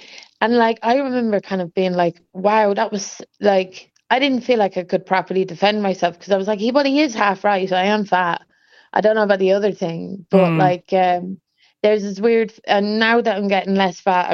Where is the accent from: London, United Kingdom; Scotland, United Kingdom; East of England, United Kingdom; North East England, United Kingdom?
London, United Kingdom; born there; also born or lived in Germany; I was born in London. My Irish side of my family lived around Cricklewood, around that way.